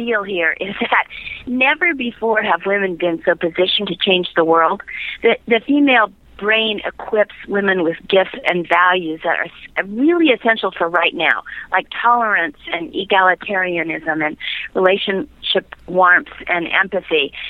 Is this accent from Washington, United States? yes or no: yes; Seattle, Washington, United States; moved away as an adult; now in Fort Worth, United States; I grew up in Seattle.